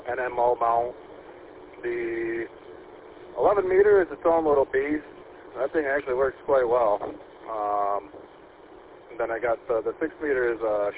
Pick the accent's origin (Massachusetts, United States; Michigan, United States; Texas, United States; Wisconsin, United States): Michigan, United States; Grand Rapids; Negative. I'm from Grand Rapids, working over here this side of the state, over.